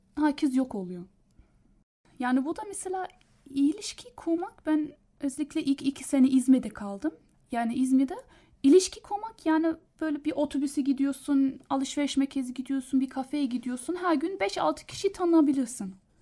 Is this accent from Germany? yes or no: yes; Germany; Turkish is a second language; now in Turkey; Ha, yabancı mısın? Yok dedim, işte Almanım diyor. Aa, Türkiye'de mi oturuyorsun? Evet dedim.